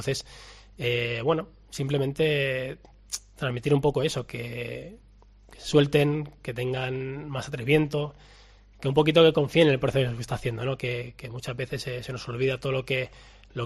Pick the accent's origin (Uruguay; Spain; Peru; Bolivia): Spain; Valladolid, Castile and León; a un club que, siendo de aquí, conoces, has venido a jugar mil veces